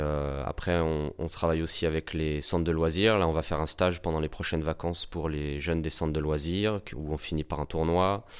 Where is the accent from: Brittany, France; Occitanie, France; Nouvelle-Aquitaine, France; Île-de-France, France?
Île-de-France, France; Ivry-sur-Seine; parce que moi j'ai grandi à Ivry, je suis né à Ivry, ma famille est ivrienne depuis très longtemps